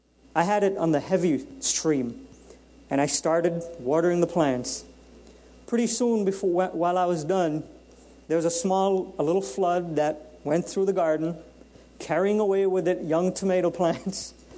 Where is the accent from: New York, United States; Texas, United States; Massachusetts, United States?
New York, United States; when I was a little kid growing up in Queens and New York